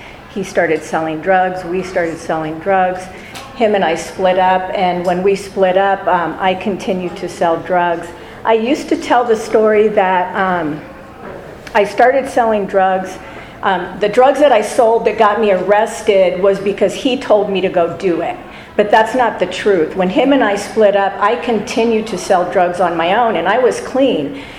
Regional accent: Orange County, California, United States; now in Las Vegas, United States; I moved to Las Vegas in 1996. I grew up in Orange County, got clean in Orange County.

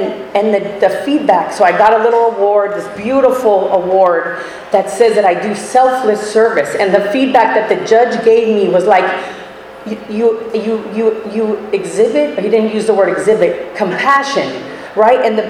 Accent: California, United States; We come from Northern California.

